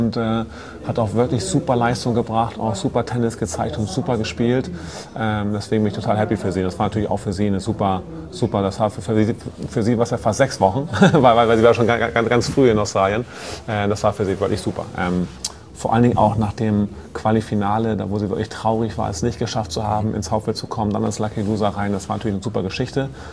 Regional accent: Hamburg, Germany; weil ich komme auch aus Hamburg

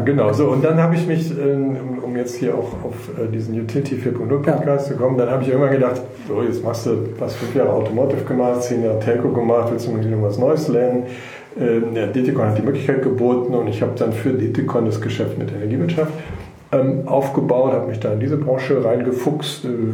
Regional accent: North Rhine-Westphalia, Germany; ich komme ja eigentlich so aus NRW, aus dem Bergischen Land.

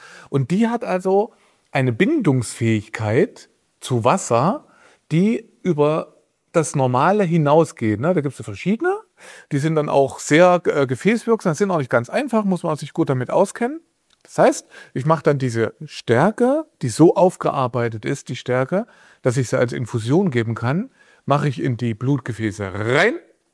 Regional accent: Thuringia, Germany; now in Berlin, Germany; Ich bin ja ein Thüringer Jung, ich wohne in Berlin.

